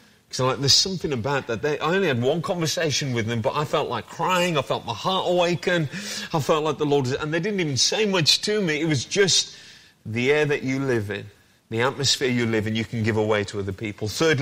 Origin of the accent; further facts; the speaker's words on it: Wolverhampton, West Midlands, United Kingdom; I come from Wolverhampton.